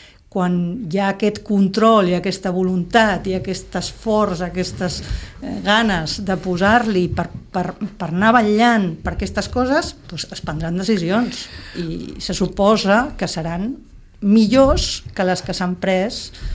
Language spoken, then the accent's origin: Catalan; Tarragona, Catalonia, Spain; Jo soc de Tarragona, un dia els hi explicaré.